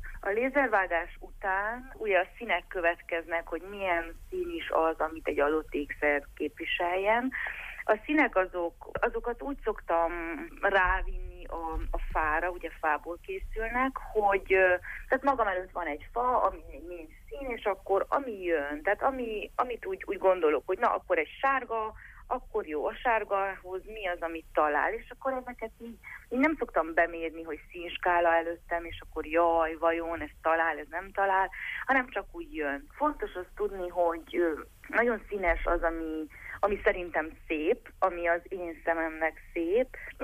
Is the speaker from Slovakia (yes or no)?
no; Târgu Mureș, Mureș County, Romania; also born or lived in Acățari; Először is Marosvásárhelyi vagyok, Marosvásárhely mellett, Ákosfalván születtem, és még pontosabban Nyáráccentben edeki vagyok.